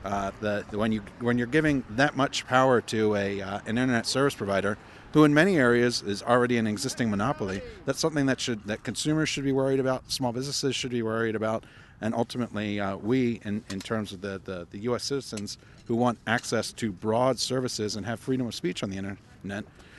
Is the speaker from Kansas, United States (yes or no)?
no; Cedar Rapids, Iowa, United States; from Cedar Rapids, Iowa.